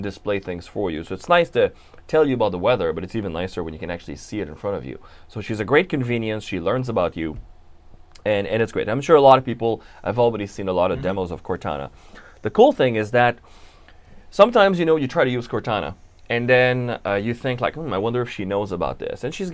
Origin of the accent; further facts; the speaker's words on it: Canada; No, I'm Canadian. I'm happier when it's actually quite cool.